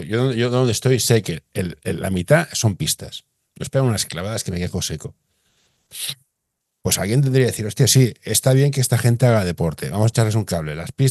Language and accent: Spanish; Barcelona, Catalonia, Spain; yo soy del Carmelo, ¿eh? Aquí la renta es la que es.